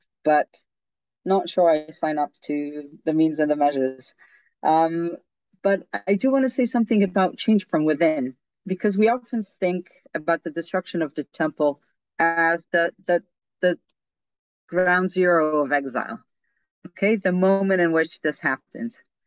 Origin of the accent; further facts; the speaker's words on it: Israel; I'm from Israel. I grew up in Israel. I'm Israeli.